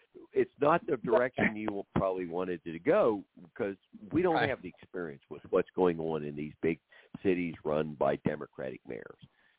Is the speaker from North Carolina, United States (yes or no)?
no; Oklahoma, United States; now in Virginia, United States; I'm from Oklahoma, so we're actually that's Southwest. I always considered myself Midwest, Southwest, and so moving to Virginia, the culture I came from is very similar to Southern culture, and it's about politeness.